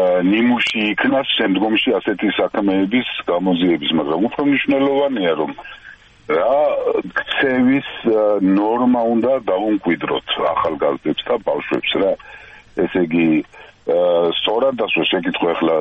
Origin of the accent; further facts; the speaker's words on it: Tbilisi, Georgia; თბილისში გავიზარდეთ, ხო, ყველამ და ვიცით